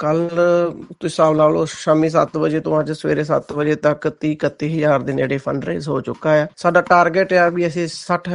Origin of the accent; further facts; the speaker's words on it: Haripura, Haryana, India; Haripura Sirsa Haryana, Sirsa district ਹਰਿਆਣੇ ਤੋਂ, ਹਰੀਪੁਰਾ ਪਿੰਡ ਤੋਂ ਬਿਲੋਂਗ ਕਰਦੇ ਆ।